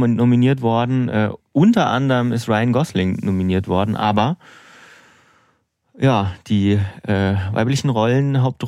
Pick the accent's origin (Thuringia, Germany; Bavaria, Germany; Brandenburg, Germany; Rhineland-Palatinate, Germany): Thuringia, Germany; Suhl; aus Suhl stammt, meiner Heimat in Südthüringen